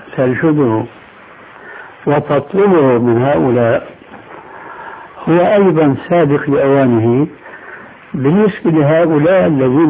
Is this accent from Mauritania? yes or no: no; Syria; أنه كما يقولون عندنا في سوريا ما عندهم بقى عمل إلا سند الحيطان أو إلقاء رجل على رجل.